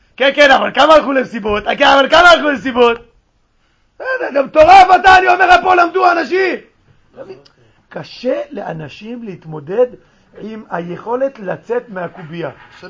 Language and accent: Hebrew; Morocco; מילא זה שאני ואתה לא דומים, טוב, אתה שתהיה בריא תימני, אני מרוקאי, מה נעשה?